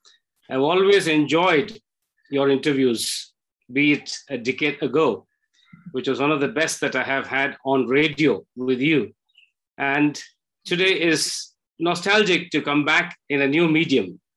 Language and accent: English; Bangalore, Karnataka, India; born there; Well, it was 1962 that I was born in Bangalore